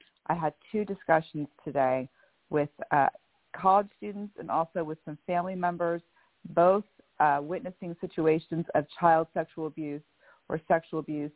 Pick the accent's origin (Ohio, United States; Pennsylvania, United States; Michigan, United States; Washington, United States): Washington, United States; Bellevue; I am from Bellevue, Washington.